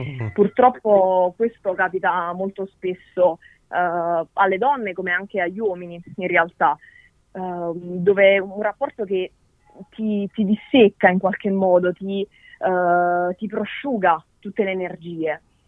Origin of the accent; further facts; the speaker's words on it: Campania, Italy; io ho 21 anni. Okay. E sono campana, ho origini napoletane, ma vivo a Salerno.